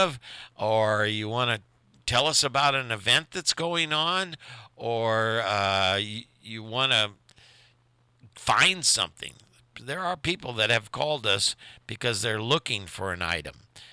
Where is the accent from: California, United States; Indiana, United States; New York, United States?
Indiana, United States; Indianapolis; born there; I was born in Indianapolis, and also I worked at the Indy 500 2 years, taking tickets, and I've been to 6 or 7 of them, so it's kind of steeped in my history.